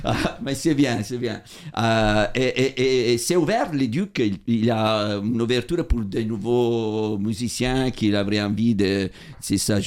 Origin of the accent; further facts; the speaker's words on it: Italy; Ok, je suis italien, tu sais, on parle tout le temps, nous.